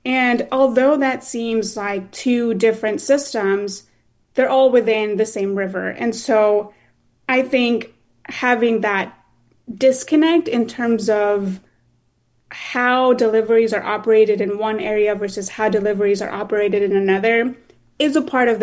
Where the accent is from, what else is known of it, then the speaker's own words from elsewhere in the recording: San Elizario, Texas, United States; I grew up in El Paso, Texas, in a small city in the lower valley called San Elizario